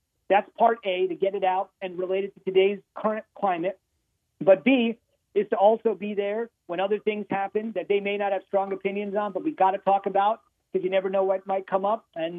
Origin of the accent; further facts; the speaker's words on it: New Jersey, United States; I grew up in New Jersey, so my father, through his work, took me to a Sixers-Knicks game.